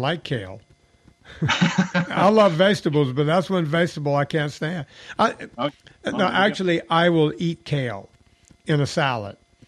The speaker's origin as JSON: {"language": "English", "region": "Louisiana", "country": "United States", "tie": "born or raised there", "said": "But I grew up in Louisiana."}